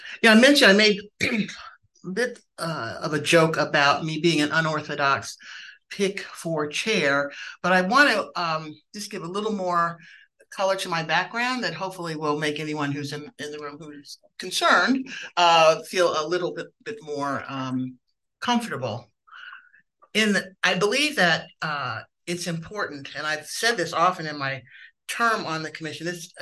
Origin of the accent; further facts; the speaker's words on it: Midwest, United States; My family and I have lived in the city for nearly 40 years. I'm originally from the Midwest, and this is home.